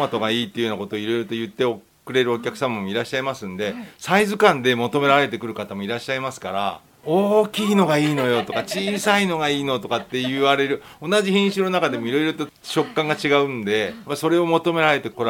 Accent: Fujisawa, Kanagawa, Japan; 私はずっとここに生まれ育っております

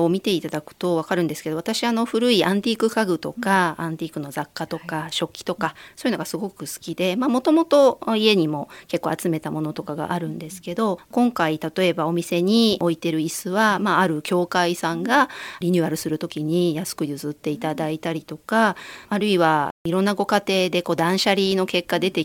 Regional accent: Kyoto, Japan; born there; 私生まれは京都なんですけど、職場は都内でした。

